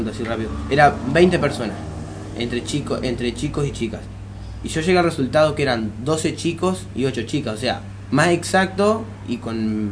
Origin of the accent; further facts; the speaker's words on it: Caseros, Buenos Aires Province, Argentina; Yo soy, muchos me dicen que soy de acá, pero culturalmente soy de Caseros.